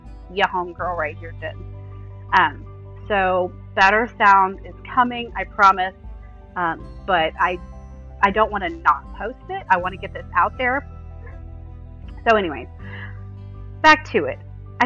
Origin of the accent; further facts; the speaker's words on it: Southern United States, United States; accent: southern; I am from the United States. More specifically, from the southern United States. I'm very aware that I have an accent, and I'm also aware that the thickness of the drawl of my southern accent, it swings wildly from day to day.